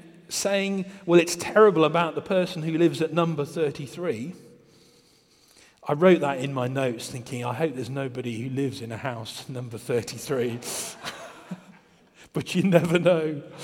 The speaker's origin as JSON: {"language": "English", "country": "United Kingdom", "said": "We are more inclined, as British people, to talk about the weather."}